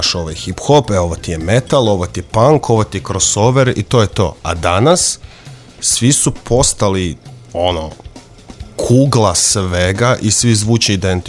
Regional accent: Umag, Istria County, Croatia; now in Novi Sad, Serbia; iz Umaga sam, odselio sam se u Novi Sad

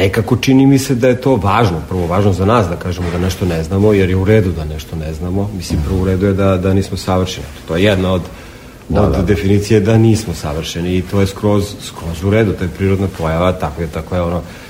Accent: Kragujevac, Šumadija and Western Serbia, Serbia; born there; now in Belgrade, Serbia; ja sam Srbin koji živi u Beogradu, rodio se u Kragujevcu

